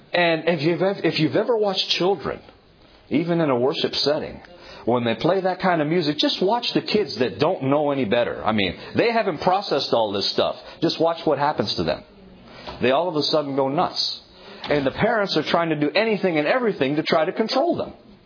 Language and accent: English; Toronto, Ontario, Canada; When I was in Toronto, growing up in Toronto, Canada